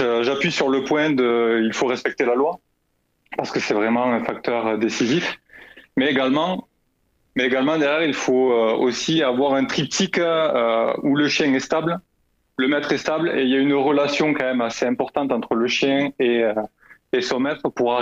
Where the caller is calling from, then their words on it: Toulouse, Occitanie, France; Alors moi, je suis du côté de Toulouse, un peu plus vers l'Ariège, mais voilà.